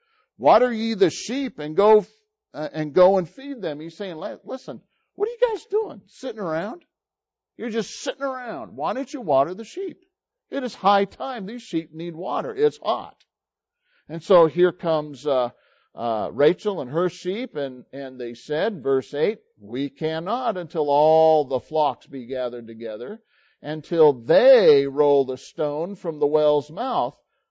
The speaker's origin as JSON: {"language": "English", "country": "United States", "lives_now": "Philippines", "said": "So here I am. I'm this American. I'm all by myself. And, you know, like, I kind of stick out, you know, kind of."}